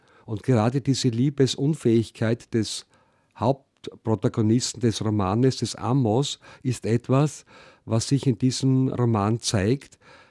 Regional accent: Styria, Austria; now in Vienna, Austria; ein gebürtiger Steirer, lebe seit den Anfang der 90er Jahre in Wien

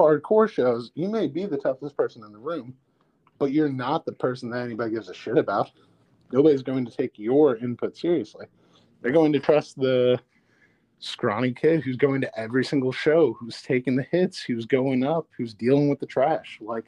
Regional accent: Georgia, United States; I've seen metalcore bands, like Christian metalcore bands growing up in Georgia

